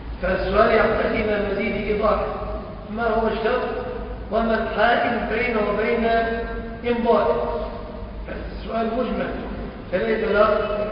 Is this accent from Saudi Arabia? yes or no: no; Egypt; بلادنا مصر في نواحينا، ما أدري في بورسعيد